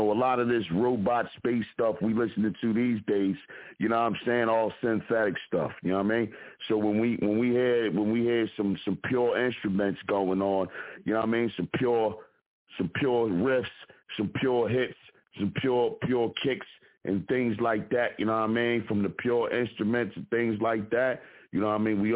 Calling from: Philadelphia, Pennsylvania, United States; representing from the Broad Street Bully side of Philadelphia, where your grandmother is holding up the line at Walmart with her $700 of coupon clippings.

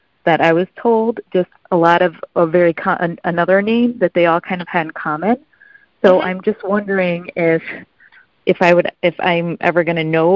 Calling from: Chicago, Illinois, United States

